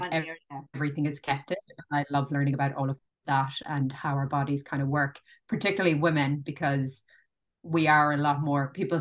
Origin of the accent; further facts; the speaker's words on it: Ireland; now in New Zealand; I am Irish, but I live in the Wairarapa in New Zealand